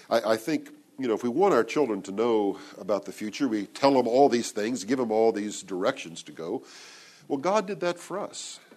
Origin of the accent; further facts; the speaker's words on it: Texas, United States; I'm from Texas, so I use Texas, the biggest state.